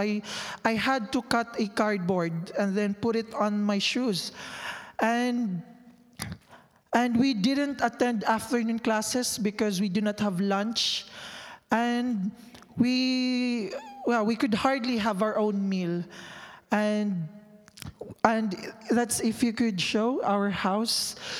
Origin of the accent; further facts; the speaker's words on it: Iligan, Northern Mindanao, Philippines; I came from Mindanao, so it's like, there are three main islands in the Philippines, so Luzon, Visayas, and Mindanao. So I am in Mindanao. We call our city Iligan City. And I came from a very poor family.